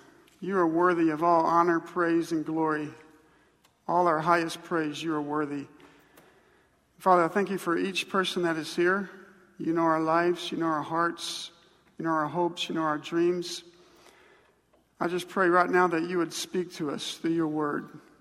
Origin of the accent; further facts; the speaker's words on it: Montgomery, Alabama, United States; growing up in the Bible Belt, you know, you might say Montgomery is like the belt buckle of the Bible Belt.